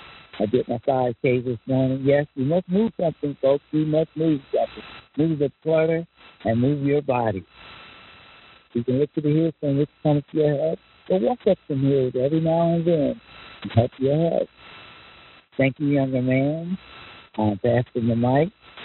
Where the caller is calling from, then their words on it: Edison, New Jersey, United States; I'm coming in from New Jersey, Edison, New Jersey.